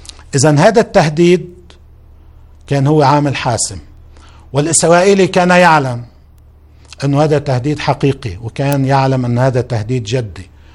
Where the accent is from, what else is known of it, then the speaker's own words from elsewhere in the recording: Lebanon; كلنا مع بعضنا كلبنانيين